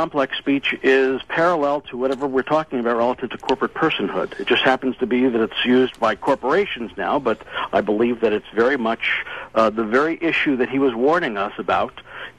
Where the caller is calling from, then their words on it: Portland, Oregon, United States; Yes, this is Portland, Oregon.